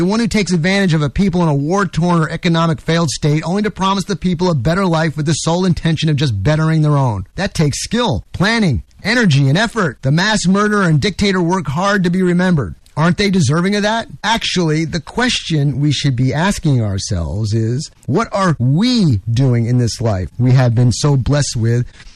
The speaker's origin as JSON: {"language": "English", "region": "New York", "country": "United States", "said": "Now, I'm originally from New York. Don't hold it against me. I talk fast"}